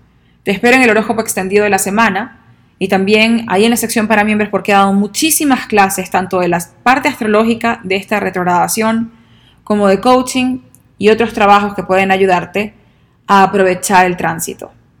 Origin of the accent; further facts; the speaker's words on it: Venezuela; Yo soy venezolana, soy mujer, hago esto, hago lo otro